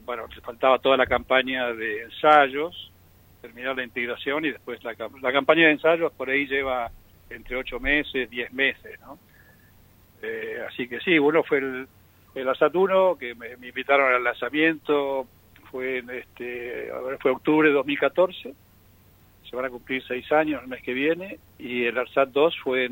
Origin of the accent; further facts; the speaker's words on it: Bahía Blanca, Buenos Aires Province, Argentina; born there; moved away as an adult; also born or lived in Bariloche; Yo nací en Bahía Blanca, en calle Soler, al 300 vivía. Bueno, más precisamente nací en la Maternidad del Sur, que está en la esquina.